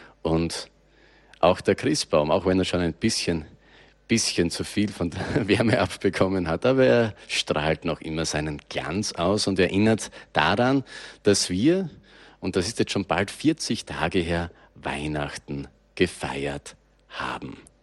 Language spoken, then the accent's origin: German; Austria; Bei uns in Österreich sagt man ganz kurz Maria Lichtmess